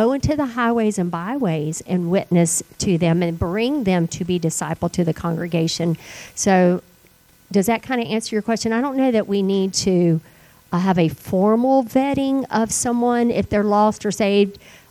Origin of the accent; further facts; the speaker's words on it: the South, United States; Now, we are from the South, and we're all about hospitality